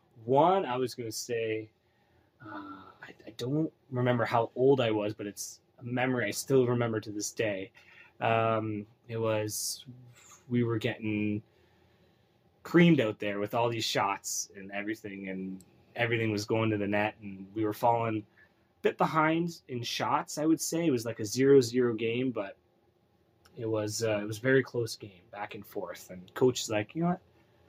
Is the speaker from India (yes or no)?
no; Welland, Ontario, Canada; I'm from Welland, Ontario. I'm born January 5th, 2000.